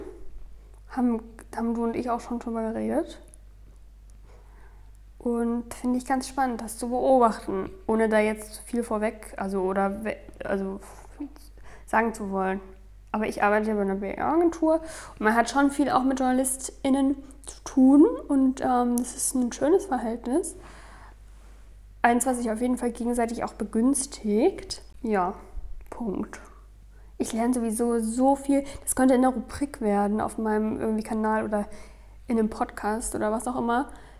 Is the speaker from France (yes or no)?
no; Erfurt, Thuringia, Germany; now in Austria; ich bin aus Deutschland wo und vor allen Dingen aus Erfurt, die alle nicht immer so freundlich sind miteinander.